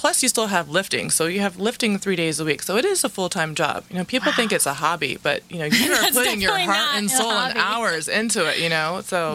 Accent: Laguna Hills, California, United States; And so I grew up here in Laguna Hills, and in 1984, the Los Angeles Olympics were here

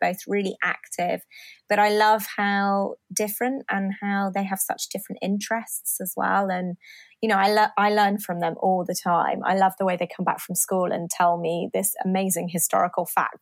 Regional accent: Shalford, South East England, United Kingdom; I grew up in the Surrey Hills, which is in the south part of England, in a little village called Shalford, which is very close to Guildford. It's classic commuter belt, I suppose, to London. It's a really beautiful place.

